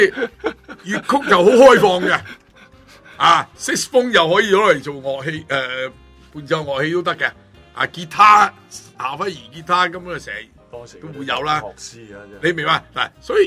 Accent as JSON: {"language": "Cantonese", "country": "Hong Kong", "said": "我哋香港人口老化，所以多咗啲戏曲观众咁讲"}